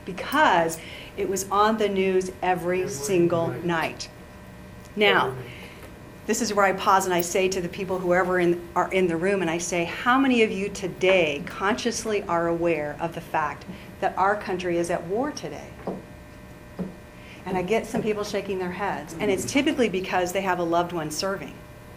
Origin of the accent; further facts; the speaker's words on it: Kenton, Ohio, United States; also born or lived in Wapakoneta; And I'm from Ohio, and the name of the town is Wapakoneta. And I grew up in Kenton, and Wapakoneta is about 40 miles.